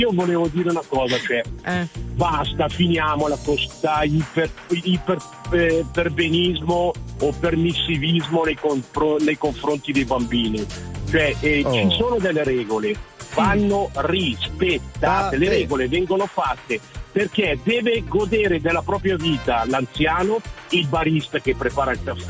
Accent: Lecco, Lombardy, Italy; Io sono di Lecco, abito in provincia di Lecco.

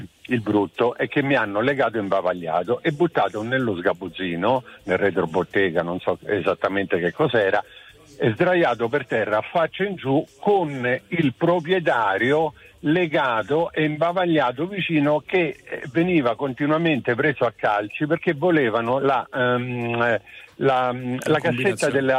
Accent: Rome, Lazio, Italy; Buongiorno, allora sono di Roma

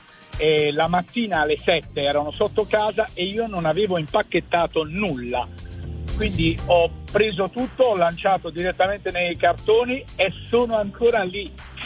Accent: Monopoli, Apulia, Italy; Io sono di Monopoli ed ora sono in tragitto per andare a Ravenna.

